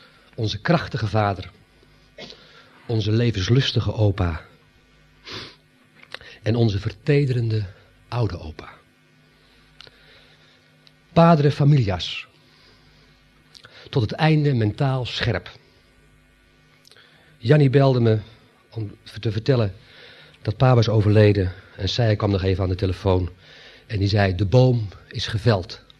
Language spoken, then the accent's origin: Dutch; Sliedrecht, South Holland, Netherlands; Afscheid van onze vader is voor ons afscheid van ons ouderlijk huis. Van onze geboortegrond, Sliedrecht. Van wonen aan de Merwede.